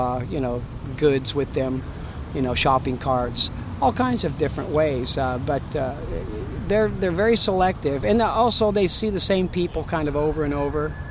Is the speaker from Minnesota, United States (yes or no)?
no; Portland, Oregon, United States; I'm from here, Portland.